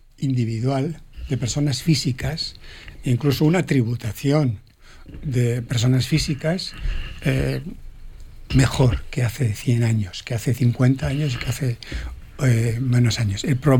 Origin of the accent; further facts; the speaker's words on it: Basque Country, Spain; yo, a título personal, incluso como vasco, puedo estar contribuyendo bien con mi renta